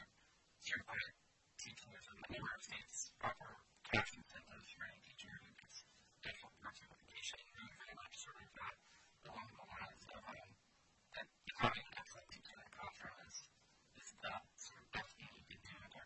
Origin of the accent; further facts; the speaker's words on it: Kenya; I know growing up in Kenya